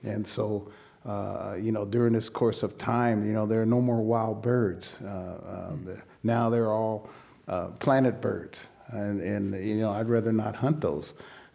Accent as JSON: {"language": "English", "town": "Sacramento", "region": "California", "country": "United States", "tie": "born or raised there", "said": "And so I was raised on the American River in Sacramento."}